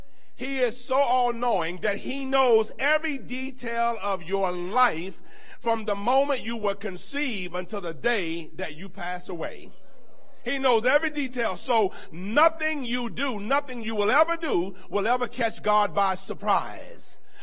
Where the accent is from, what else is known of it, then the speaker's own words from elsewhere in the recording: Deep South, United States; particularly because our ancestry is in the Deep South, I'm from the Deep South